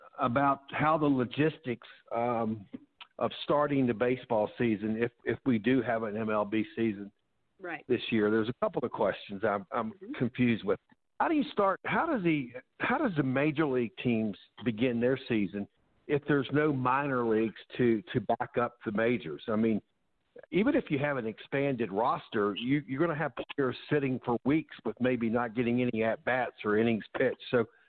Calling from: Virginia, United States; I'm calling you from Virginia.

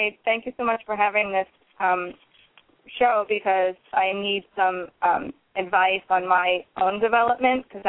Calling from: Orlando, Florida, United States; I'm calling from Orlando, Florida.

